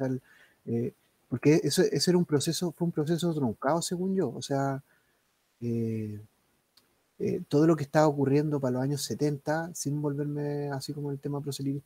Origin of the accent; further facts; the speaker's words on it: Santiago, Santiago Metropolitan Region, Chile; Yo como santiaguino ando así con la boca abierta cada vez que paso al lado de un árbol en Temuco